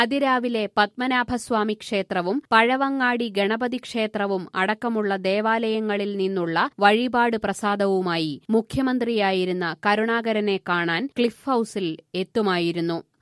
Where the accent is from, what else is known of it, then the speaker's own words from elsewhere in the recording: Muttakkad, Kerala, India; ഞാൻ ജനിച്ചു വളർന്ന മുട്ടയ്ക്കാടും രാജന്റെ പാച്ചല്ലൂർ എന്ന സ്ഥലത്തെ വീടും തമ്മിൽ അകലം 4 കിലോമീറ്ററാണെങ്കിലും